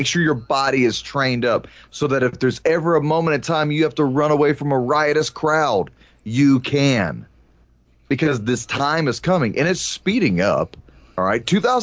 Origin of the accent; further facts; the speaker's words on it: United States; So we and I, you know, it's as an American veteran, as a military veteran, it's hard to say this at times.